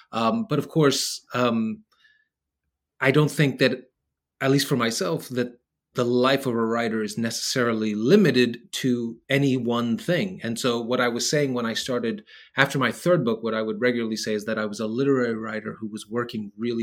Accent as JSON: {"language": "English", "town": "Queens", "region": "New York", "country": "United States", "tie": "born or raised there", "said": "The first one was a collection of stories about being a boy growing up in Queens, New York, black and Latino kids growing up in Queens, New York, parents off working all the time."}